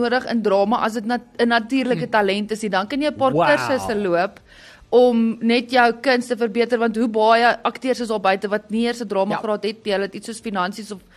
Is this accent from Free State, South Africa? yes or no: no; Middelburg, Mpumalanga, South Africa; Middelburg en Mpumalanga.